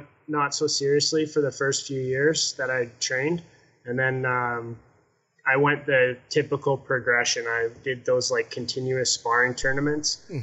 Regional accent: Macomb, Alberta, Canada; I'm from a small town just north of Calgary. It's like 2 hours drive north of Calgary called Macomb, Alberta. And it's kind of like a sleepy little farming and retirement town.

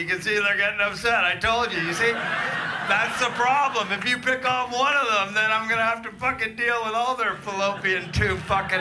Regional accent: Canada; moved away as an adult; now in United Kingdom; I'm from Canada originally, but I've lived in the UK for 20 years.

